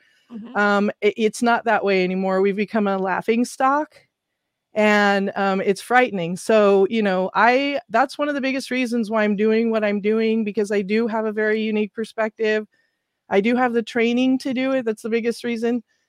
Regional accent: California, United States; You know, again, growing up in California, PG&E had always had a reputation.

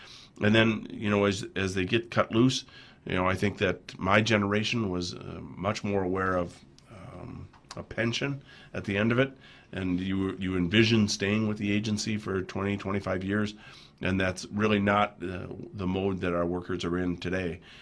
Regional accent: Farmington, United States; I said, "I don't think so. I'm from Farmington."

